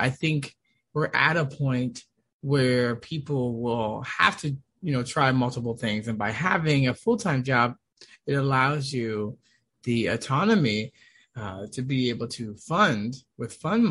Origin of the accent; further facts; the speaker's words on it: Washington, District of Columbia, United States; but I'm originally from Washington, D.C., Maryland area.